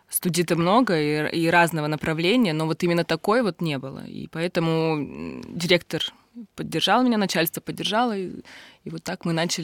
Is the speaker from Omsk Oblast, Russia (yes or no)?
yes; Omsk, Omsk Oblast, Russia; now in Moscow, Russia; то есть я сама из Омска, сама сибирячка, закончила там училище, институт и переехала